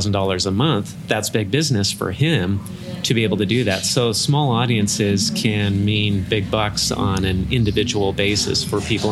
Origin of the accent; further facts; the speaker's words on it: Arcadia, California, United States; So I grew up in Arcadia, California. And when I was growing up, when I was a little kid, Arcadia was a very milky white place to live, let's just say.